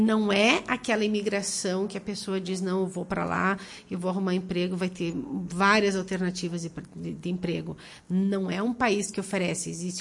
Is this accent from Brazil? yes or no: yes; Vacaria, Rio Grande do Sul, Brazil; now in Italy; eu adoro morar na Itália, faz 17 anos que eu moro lá, para mim é a minha casa. Eu vou sempre amar a Vacaria, com certeza, porque eu sou de Vacaria, mas a Itália, para mim, é a minha casa.